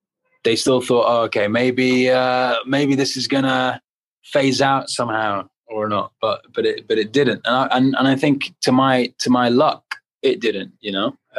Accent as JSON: {"language": "English", "country": "United Kingdom", "tie": "born or raised there", "said": "you know, in my house, we're very Egyptian. We grew up in Britain. We were very still had instilled a lot of Egyptian values at home."}